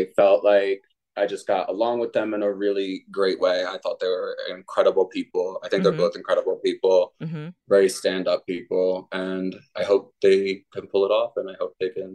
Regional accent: New Jersey, United States; I'm from New Jersey. I come from a very old school Catholic family. That's how we talk.

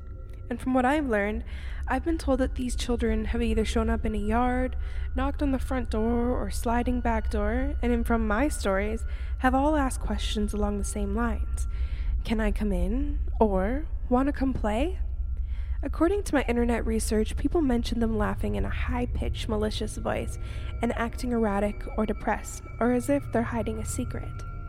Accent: Canada; I am 24 years old and I am from Canada

